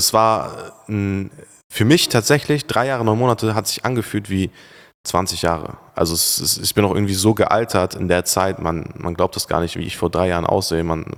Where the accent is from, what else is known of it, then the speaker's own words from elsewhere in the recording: Turkey; Boah, perfekter Tag in Monaco oder in Dubai oder in der Türkei, meine Heimat.